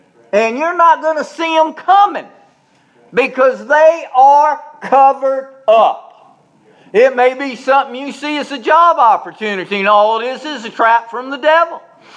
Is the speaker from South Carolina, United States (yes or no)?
yes; Charleston, South Carolina, United States; I was raised on the Atlantic coast in Charleston.